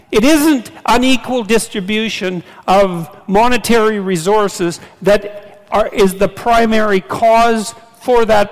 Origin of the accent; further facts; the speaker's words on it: Canada; I'm a Canadian, so I'll use